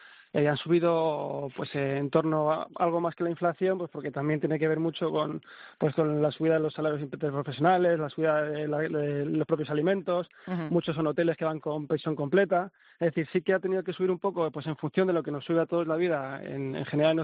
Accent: Madrid, Community of Madrid, Spain; Roma, Londres, París, suelen ser siempre los sitios más demandados y donde más viajamos los madrileños.

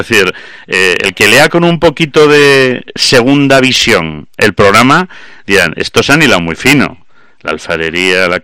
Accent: Galicia, Spain; los que somos de Galicia

